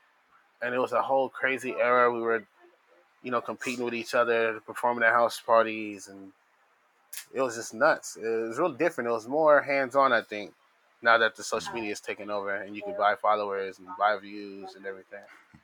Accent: Phoenix, Arizona, United States; Born and raised in Phoenix, Arizona.

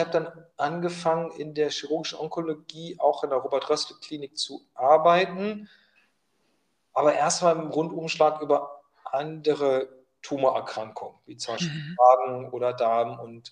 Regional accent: Hildesheim, Lower Saxony, Germany; also born or lived in Hamburg / Berlin; ich komme ursprünglich aus Hildesheim, da bin ich groß geworden. Das ist etwas südlich von Hannover. Und ich habe dann in Hamburg und Berlin studiert und habe auch in Berlin angefangen zu arbeiten.

